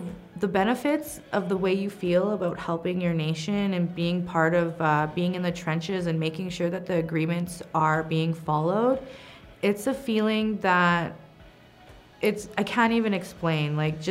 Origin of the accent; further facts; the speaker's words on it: Carcross, Yukon, Canada; I am from Carcross. I'm Carcross Tagish First Nation